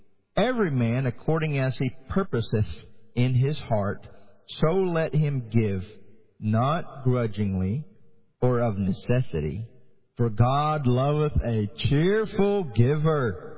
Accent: Haiti; To me, growing up in Haiti, it was just another day at the office.

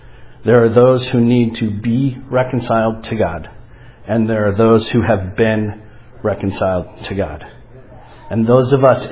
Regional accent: St. Louis, Missouri, United States; I grew up in St. Louis, and I'm a hot mess.

